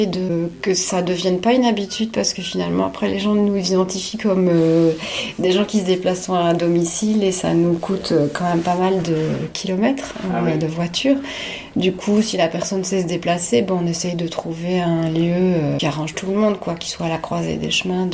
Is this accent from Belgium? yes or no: yes; Belgium; moi je suis belge, j'ai débarqué dans le coin il y a 2 ans, en octobre 2020